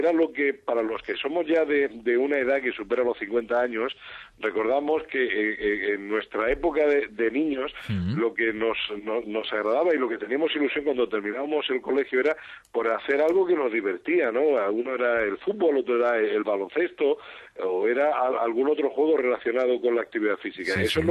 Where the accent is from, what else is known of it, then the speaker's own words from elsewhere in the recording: Granada, Andalusia, Spain; now in Madrid, Spain; Yo soy de Granada, aunque yo me siento madrileño, o muy madrileño, y mis hijos son madrileños